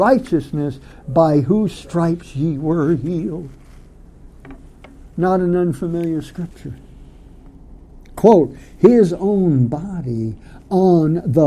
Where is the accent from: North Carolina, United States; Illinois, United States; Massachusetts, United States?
Massachusetts, United States; I grew up in the Congregational Church in Western Massachusetts believing there were three Latin crosses of wood on top of Calvary's Hill.